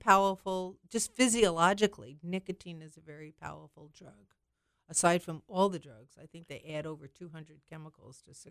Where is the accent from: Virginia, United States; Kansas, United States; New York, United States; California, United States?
New York, United States; I am from New York, but I do spend many months here in Florida.